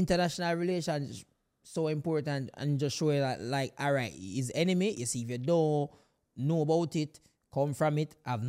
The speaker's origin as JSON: {"language": "English", "country": "Jamaica", "said": "As a Jamaican, we can talk about that fully from a point of knowledge."}